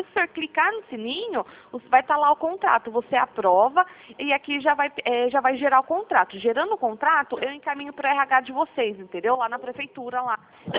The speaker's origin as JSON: {"language": "Portuguese", "town": "Piracicaba", "region": "São Paulo", "country": "Brazil", "said": "Não, eu sou aqui de Piracicaba"}